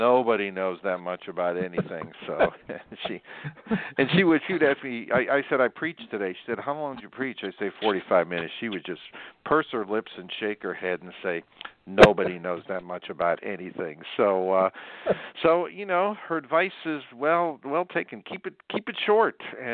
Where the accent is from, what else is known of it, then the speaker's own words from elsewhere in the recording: Pittsburgh, Pennsylvania, United States; I was born in Pittsburgh almost 70 years ago.